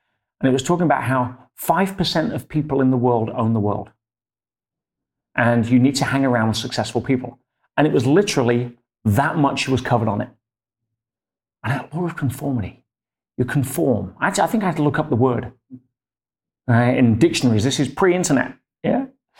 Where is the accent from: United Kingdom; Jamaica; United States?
United Kingdom; Leicester, East Midlands; In England, yes. My hometown in Leicester. Very unremarkable until we got more known for winning the Premiership football.